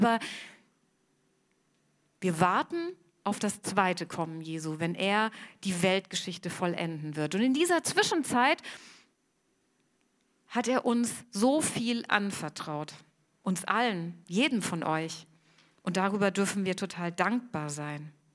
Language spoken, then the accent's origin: German; Hamburg, Germany; Dann muss man sagen, wir als Hamburger hier in Westeuropa, wir leben alle sehr privilegiert.